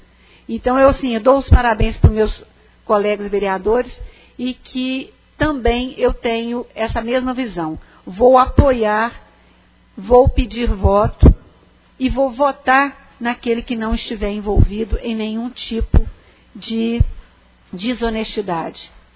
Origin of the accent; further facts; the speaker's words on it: Brazil; Quem é dono do Brasil somos nós brasileiros, nós cidadãos que vivemos, que pagamos impostos.